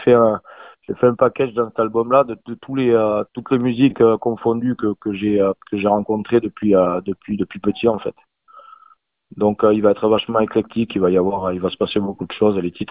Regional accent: France; c'est vrai que je suis quand même à la base, je suis français, donc c'est quand même un peu logique d'amener des titres en français

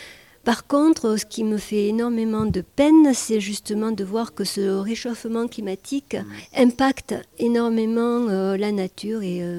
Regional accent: Bordeaux, Nouvelle-Aquitaine, France; Parce que moi, je venais de Bordeaux, plutôt citadine.

